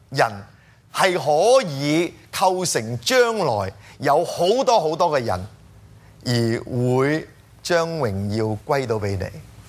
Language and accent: Cantonese; China; 我中國人係嘛，外嫁女咁啊